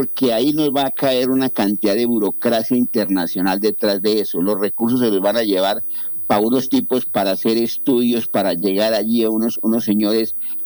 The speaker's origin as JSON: {"language": "Spanish", "region": "Guaviare", "country": "Colombia", "tie": "born or raised there", "said": "poder estar en contacto con mi tierra, con el departamento del Guaviare, que quiero mucho"}